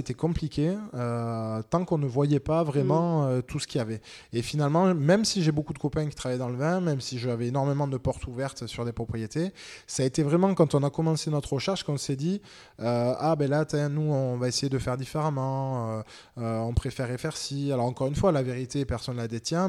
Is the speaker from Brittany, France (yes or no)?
no; Sainte-Foy-la-Grande, Nouvelle-Aquitaine, France; Bordeaux a été un choix plus de cœur parce que je suis originaire d'ici et je voulais qu'on s'enracine à nouveau dans ma région natale. Je suis originaire de Sainte-Foy-la-Grande à 1 heure d'ici.